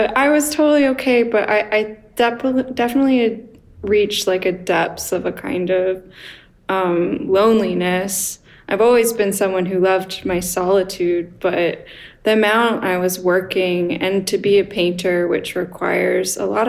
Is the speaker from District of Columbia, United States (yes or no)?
no; Oklahoma, United States; I'm from the Midwest. I grew up in Oklahoma